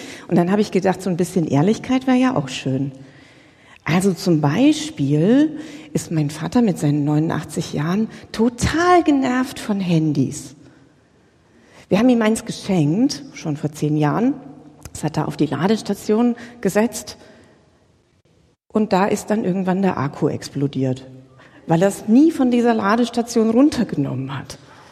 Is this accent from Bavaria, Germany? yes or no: yes; Bavaria, Germany; ich komme aus der Nähe von Würzburg